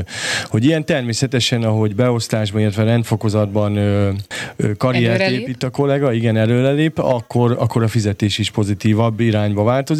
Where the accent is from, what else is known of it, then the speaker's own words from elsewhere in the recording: Somogy, Hungary; Én Somogy megyéből származom, és ott nagyon szép erdők vannak.